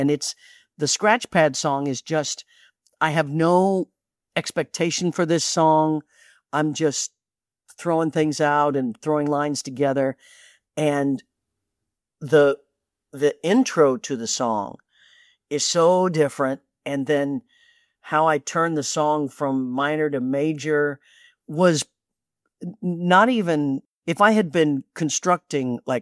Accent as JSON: {"language": "English", "town": "Leavenworth", "region": "Kansas", "country": "United States", "tie": "born or raised there", "said": "came to my hometown of Leavenworth, Kansas, which we didn't even have a venue for people to play."}